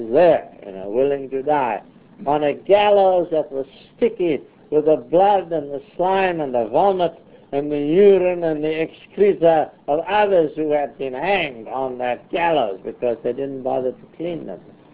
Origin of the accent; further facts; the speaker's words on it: Port Elizabeth, Eastern Cape, South Africa; He was hanged, came from my hometown, Port Elizabeth, was hanged in Pretoria.